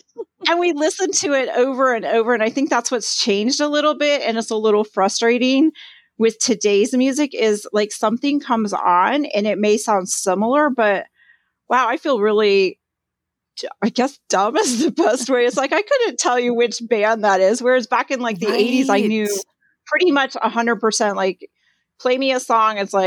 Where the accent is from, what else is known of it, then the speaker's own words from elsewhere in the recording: Ames, Iowa, United States; And growing up in Ames was a great place in a way because it is a college town.